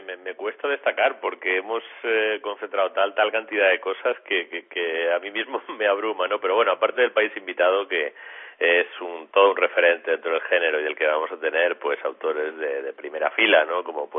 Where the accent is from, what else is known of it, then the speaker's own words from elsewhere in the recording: Getafe, Community of Madrid, Spain; Es el primer lugar donde yo viví. Nací en Madrid, pero nací en Madrid por accidente hospitalario. No había hospital en Getafe entonces.